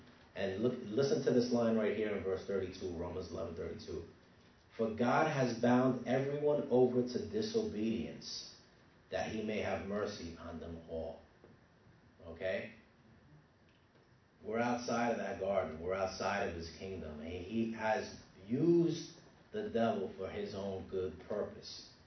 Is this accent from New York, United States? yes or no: yes; New York City, New York, United States; I grew up in the Bronx. My parents are Hispanic.